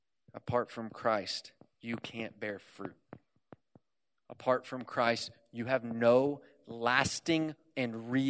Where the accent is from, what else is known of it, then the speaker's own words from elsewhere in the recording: Houston, Texas, United States; That's right. I'm from Houston. Woo!